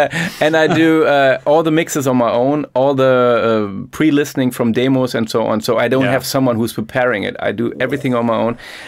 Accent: North Rhine-Westphalia, Germany; now in Berlin, Germany; I grew up in the Ruhr area and this is still my home. It will ever be my home because I grew up there and all my real old friends are there.

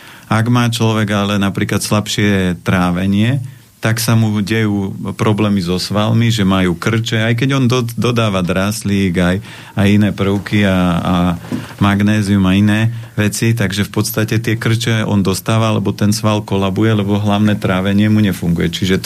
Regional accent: Žilina Region, Slovakia; Ja pochádzam z Oravy a ja som za žiakov hrával futbal.

